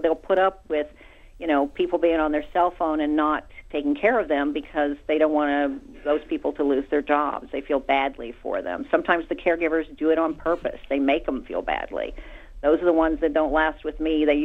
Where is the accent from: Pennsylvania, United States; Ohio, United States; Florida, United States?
Florida, United States; Miami; I'm originally from Miami, so I still stay in touch with tons of people there.